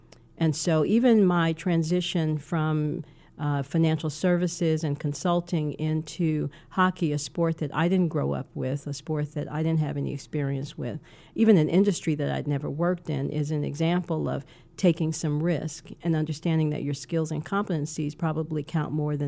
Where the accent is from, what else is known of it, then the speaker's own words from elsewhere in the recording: Chicago, Illinois, United States; I grew up in Chicago, and grew up in the 60s